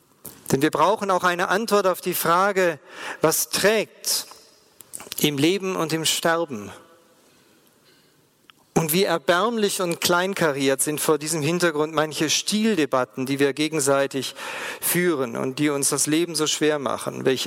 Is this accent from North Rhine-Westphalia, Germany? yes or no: no; Friedrichshafen, Baden-Württemberg, Germany; in meiner Heimat in Friedrichshafen